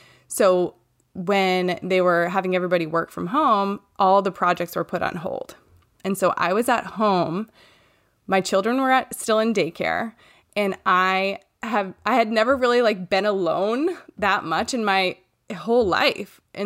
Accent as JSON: {"language": "English", "region": "Maine", "country": "United States", "said": "I'm from Maine, and I live here with my husband, Ross"}